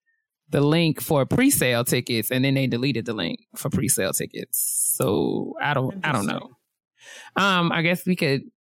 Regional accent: White Plains, New York, United States; I'm from White Plains, New York.

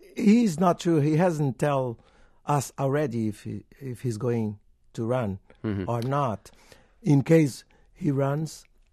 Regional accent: Bahia, Brazil; English is a second language; And I had already given a contribution in my hometown, Bahia, where I was secretary, cultural secretary in the 80s, in the 90s, 80s and 90s.

